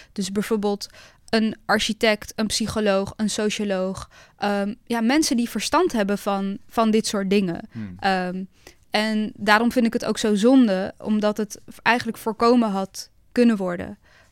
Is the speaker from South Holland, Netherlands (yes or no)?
yes; Zoetermeer, South Holland, Netherlands; Ik ben opgegroeid in Zoetermeer in een hele grote flat.